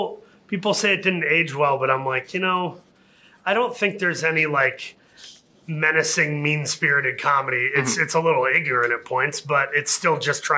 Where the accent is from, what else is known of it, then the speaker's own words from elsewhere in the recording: Saginaw, Michigan, United States; I'm from Saginaw, Michigan. Like, I grew up with those guys.